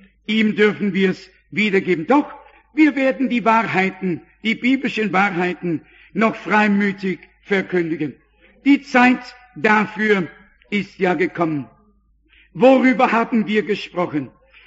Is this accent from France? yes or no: yes; France; ich bin Franzose, ich bin Katholik und ich bin Atheist.